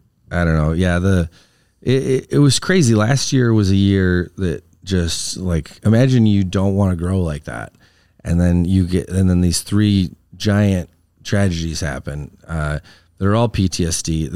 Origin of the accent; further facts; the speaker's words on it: Wisconsin, United States; accent: Wisconsin; And it's just my Wisconsin accent. Like, we mush words together.